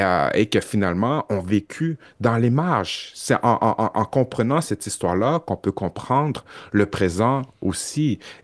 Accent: Quebec City, Quebec, Canada; toute ma vie, on m'a demandé d'où je viens, tu sais. Je dis, je viens de Limoilou.

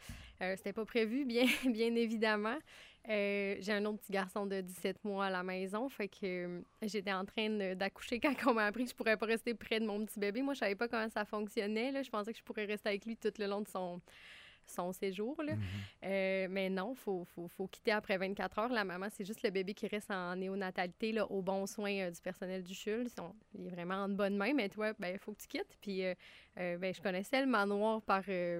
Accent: Chicoutimi, Quebec, Canada; Moi, je viens de Chicoutimi.

